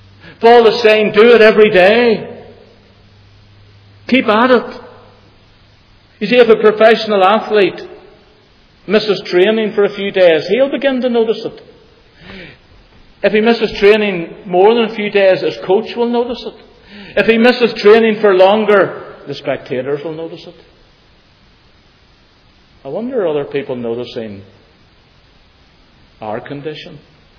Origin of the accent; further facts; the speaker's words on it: Belfast, Northern Ireland, United Kingdom; I grew up in Belfast.